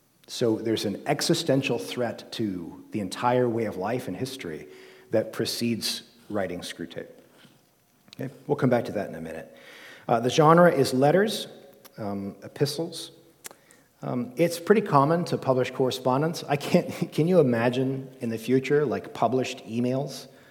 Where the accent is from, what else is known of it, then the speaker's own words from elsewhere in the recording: United States; and I'm American, y'all are Canadian.